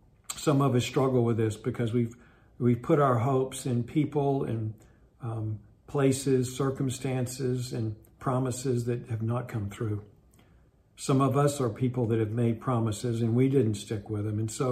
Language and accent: English; West Virginia, United States; It's going to be almost like where I grew up in West Virginia.